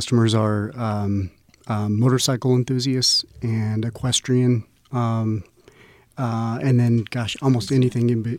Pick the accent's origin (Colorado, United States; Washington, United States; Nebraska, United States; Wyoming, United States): Nebraska, United States; Alliance; Born and raised in Alliance, Nebraska. Obviously, a lot of the Common Folk listeners will know where that is, way out west.